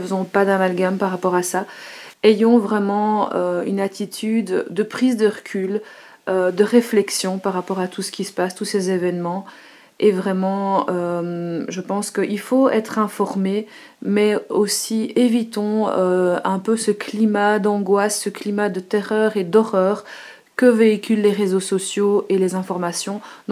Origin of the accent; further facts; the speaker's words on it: Belgium; en tout cas en tant que Belge et peut-être Européen